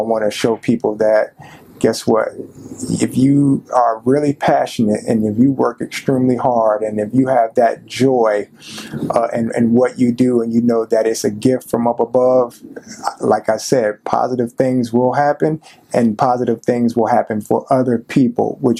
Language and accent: English; Tampa, Florida, United States; I'm the proud principal of Town and Country Elementary School, born and raised in Tampa, Florida.